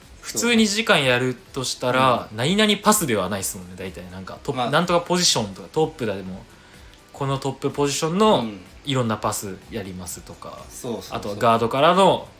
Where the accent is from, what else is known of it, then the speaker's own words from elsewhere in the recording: Yorii, Saitama, Japan; 出身は埼玉県の、うん、あの寄居町っていうなんかすごい田舎の